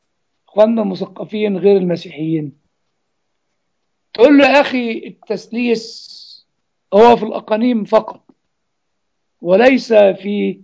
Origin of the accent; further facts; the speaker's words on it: Egypt; moved away; فأنا أعتبر مصري ولكني مش عايش على أرض مصر.